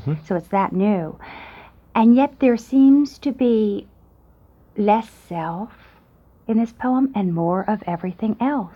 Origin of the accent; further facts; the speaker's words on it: West Virginia, United States; I'm from West Virginia, so I'm grateful.